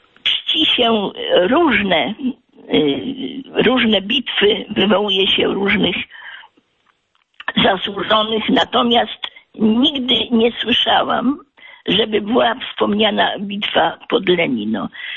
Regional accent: Sopot, Pomeranian Voivodeship, Poland; Jestem z Sopotu i jestem sybiraczką autentyczną. To znaczy wraz z rodzicami byłam wywieziona w roku 1940

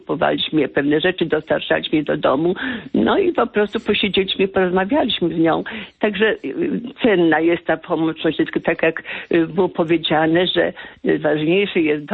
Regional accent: Złotów, Greater Poland Voivodeship, Poland; ze Złotowa.

